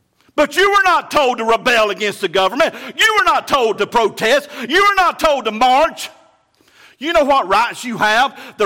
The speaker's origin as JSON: {"language": "English", "region": "Alabama", "country": "United States", "said": "I'm from South Alabama, man."}